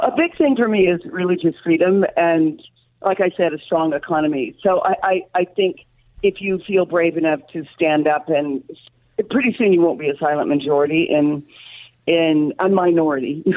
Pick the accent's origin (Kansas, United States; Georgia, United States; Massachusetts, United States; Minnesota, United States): Kansas, United States; I'm from Kansas. I'm sitting in Kansas right now.